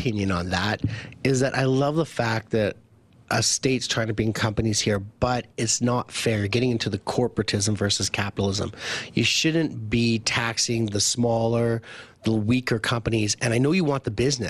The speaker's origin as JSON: {"language": "English", "country": "Canada", "moved": "yes", "said": "I come from Canada. And when I came here, I was ignorant."}